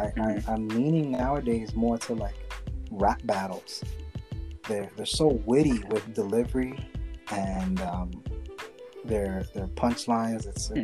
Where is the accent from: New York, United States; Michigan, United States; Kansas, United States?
New York, United States; Corona; I grew up in Corona. I live one station away from the stadium.